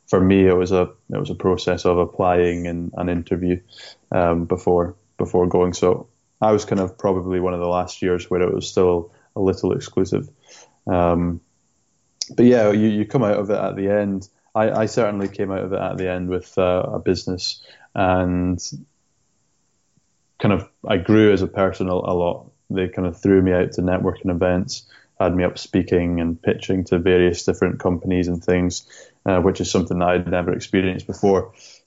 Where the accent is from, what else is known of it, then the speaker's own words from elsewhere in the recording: Scotland, United Kingdom; But I like to tell the story that since I'm from the Shetland Islands, surrounded by big cliffs and blue seas, so that's where the name can come from.